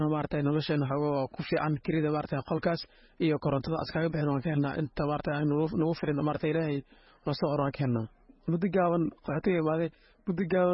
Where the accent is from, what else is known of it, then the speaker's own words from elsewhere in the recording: Bu'aale, Middle Juba, Somalia; born there; moved away; also born or lived in Dagahaley, Kenya; ku waa dheer casir libiste waxaan ku dhashay Buare Jubada Dhexe waxaan ka soo baxnay Buare abaar darteed